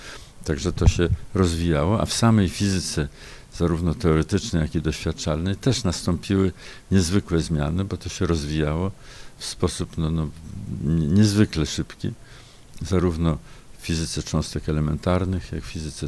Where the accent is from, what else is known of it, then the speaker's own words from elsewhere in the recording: Moscow, Russia; dzieciństwo spędziłem w Moskwie, bo mój ojciec pracował w ambasadzie